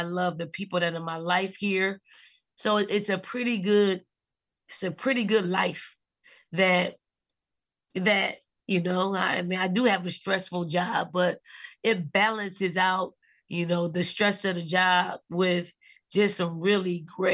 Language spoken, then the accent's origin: English; Philadelphia, Pennsylvania, United States; I'm from Philly. You know, you don't really give too many people eye contact.